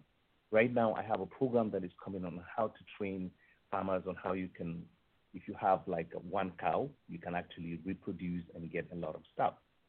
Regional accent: Nigeria; You know, I had, you know, growing up in Nigeria, we had cattle, we had everything.

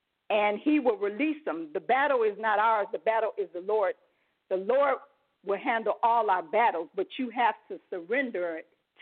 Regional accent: Jacksonville, Florida, United States; my ministry is Inspirees Outreach, and I'm from Jacksonville, Florida.

